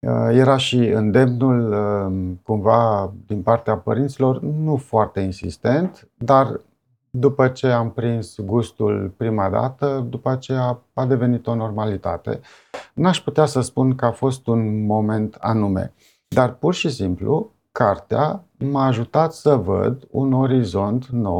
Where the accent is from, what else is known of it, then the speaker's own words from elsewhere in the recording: Brașov, Brașov County, Romania; Crescând în Brașov, la asfalt